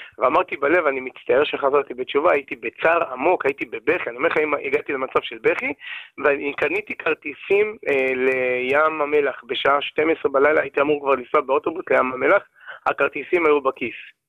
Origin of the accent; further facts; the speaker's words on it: Kiryat Yam, Haifa District, Israel; born there; אני נולדתי בקריית ים, בית חילוני לגמרי